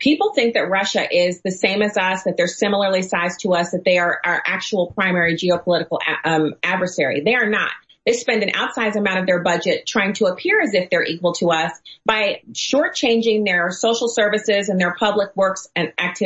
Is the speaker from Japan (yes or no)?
no; Germany; now in United States; So I grew up in Germany